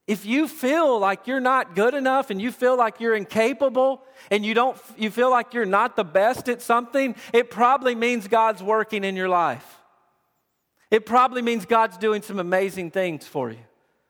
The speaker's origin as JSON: {"language": "English", "region": "Tennessee", "country": "United States", "said": "I'm from Tennessee, and so we're Tennessee Vols."}